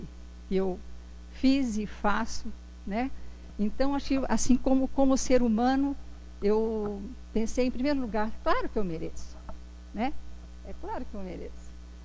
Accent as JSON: {"language": "Portuguese", "town": "Piedade", "region": "São Paulo", "country": "Brazil", "said": "De Piedade, nós somos de Piedade."}